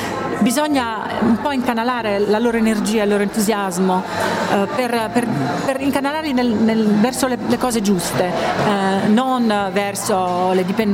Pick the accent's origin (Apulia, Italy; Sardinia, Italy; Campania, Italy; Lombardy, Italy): Apulia, Italy; born there; sono anch'io del sud, io sono nata in Puglia.